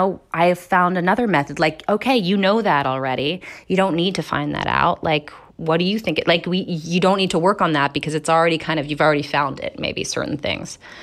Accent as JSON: {"language": "English", "region": "New Jersey", "country": "United States", "said": "I'm from New Jersey, and we'd drive into New York, and I'd start."}